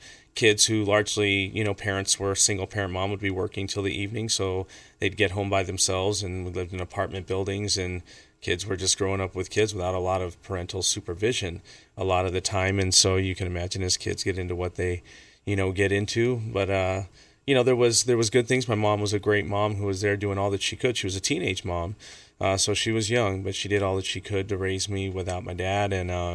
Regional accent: Jacksonville, Florida, United States; also born or lived in New York / San Fernando Valley, California; but raised mostly in Jacksonville, Florida, and then in New York. So being what we call a mixed kid growing up in the San Fernando Valley was interesting.

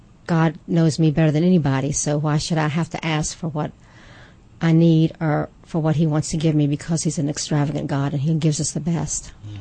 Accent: Virginia, United States; I grew up in Virginia on the coast, and I'm the oldest of six children.

